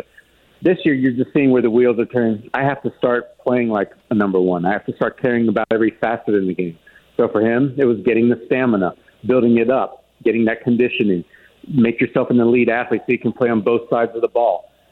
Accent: Australia; but I'm from Australia. I was born there, so I would love to get over there.

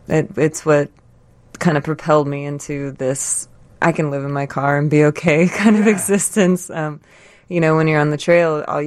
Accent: Park Ridge, Illinois, United States; Yeah, I grew up, you know, Park Ridge, Irish Catholic family, big Irish Catholic, Chicago, super Chicago family.

